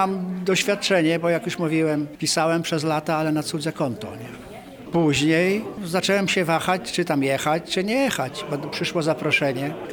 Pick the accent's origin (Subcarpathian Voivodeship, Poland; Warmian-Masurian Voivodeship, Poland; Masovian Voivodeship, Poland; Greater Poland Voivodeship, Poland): Warmian-Masurian Voivodeship, Poland; Elbląg; born there; Ja się urodziłem też na Warmii, w Elblągu i w Elblągu mam taką rodzinę, siostrę starszą, siostrę młodszą, że z Warmią jakoś tam związany jestem, prawda?